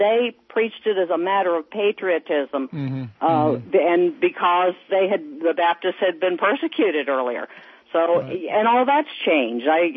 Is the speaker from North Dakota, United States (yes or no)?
no; Pensacola, Florida, United States; I grew up in the 50s and 60s in junior high and high school, and I'm from Pensacola, which I know you're familiar with.